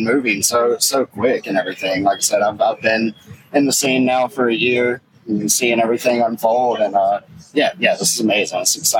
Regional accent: Meridian, Mississippi, United States; I'm from Meridian. Been there all my life. Haven't moved. Haven't gone anywhere else.

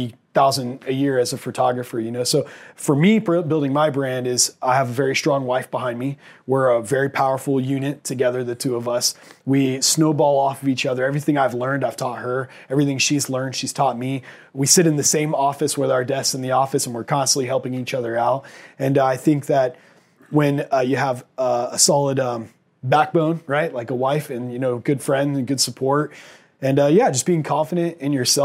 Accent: Jacksonville, Florida, United States; So my next goal was I want to shoot my hometown football team, the Jacksonville Jaguars.

